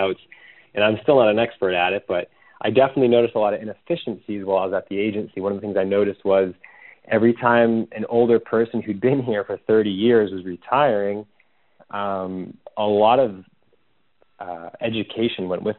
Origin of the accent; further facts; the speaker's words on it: Cape Cod, Massachusetts, United States; Yeah, so I'm from Cape Cod, which is a peninsula in Massachusetts.